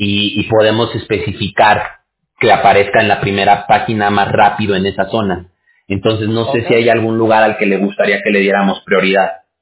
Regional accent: Mexico; yo soy mexicano

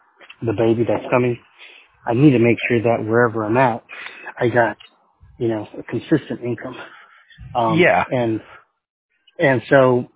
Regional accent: California, United States; born there; I was born in California.

